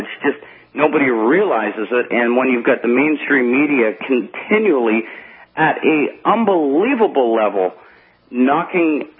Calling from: Canada; I'm calling from Canada

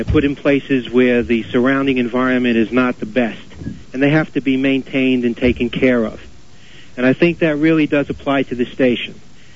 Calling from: Staten Island, New York, United States; Good morning, Clayton. I'm calling from Staten Island.

